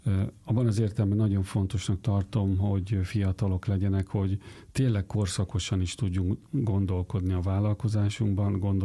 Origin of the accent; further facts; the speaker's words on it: Eger, Heves, Hungary; Hát mondom, egri vagyok, biztos nem fáj, menjünk el a boros ügyre.